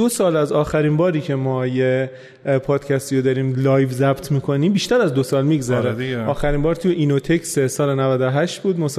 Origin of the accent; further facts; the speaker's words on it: Tehran, Tehran Province, Iran; also born or lived in Isfahan; اصفهان یه 3-4 روز بمونم یه ذره لهجه‌م برمیگرده واقعا. خب به خاطر شغل پدرم اومدیم تهران و من خب تقریبا تمام زندگیم بعد از اون تهران بوده.